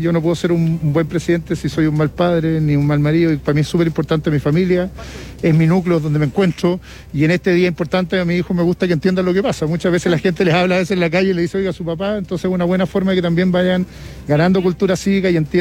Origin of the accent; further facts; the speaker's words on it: Chile; somos los chilenos los que decidimos en estas elecciones quién queremos que gobierne